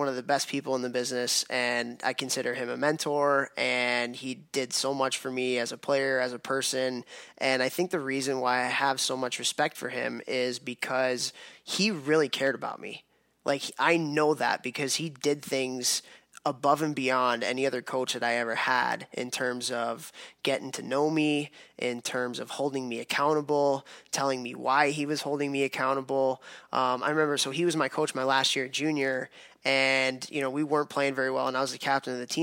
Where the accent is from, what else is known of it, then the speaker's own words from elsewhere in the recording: Chicago, Illinois, United States; I didn't want to leave the Midwest. I grew up in Chicago and kind of wanted to stay closer to home.